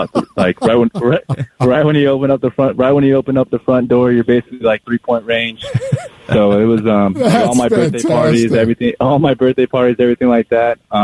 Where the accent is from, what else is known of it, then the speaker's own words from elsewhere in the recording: Las Vegas, Nevada, United States; I'm born and raised in Las Vegas.